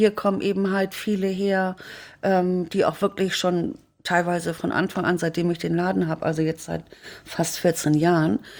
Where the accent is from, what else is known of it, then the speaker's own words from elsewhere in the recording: Blankenese, Hamburg, Germany; Ich komme ja aus Blankenese.